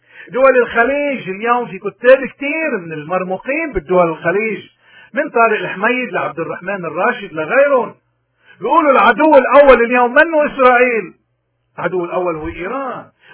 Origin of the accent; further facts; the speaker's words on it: Lebanon; ونحن مش من اللي حدا بيقدر يسترضينا كلبنانيين